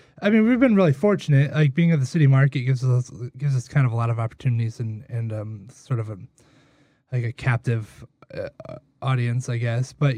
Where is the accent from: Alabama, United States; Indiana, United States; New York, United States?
Indiana, United States; Noblesville; also born or lived in Bloomington; Oh, I grew up in Noblesville, then I moved to Bloomington, and then I moved back up in Indianapolis in like 2004.